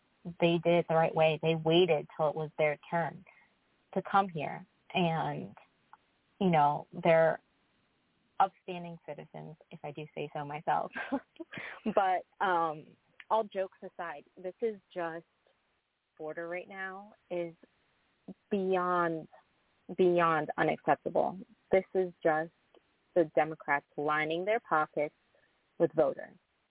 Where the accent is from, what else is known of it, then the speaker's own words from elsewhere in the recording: Florida, United States; I mean, I grew up down in Florida.